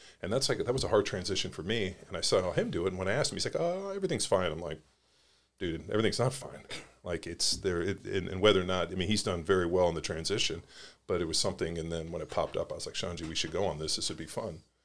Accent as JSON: {"language": "English", "town": "Palos Verdes", "region": "California", "country": "United States", "said": "So I'm from Palos Verdes."}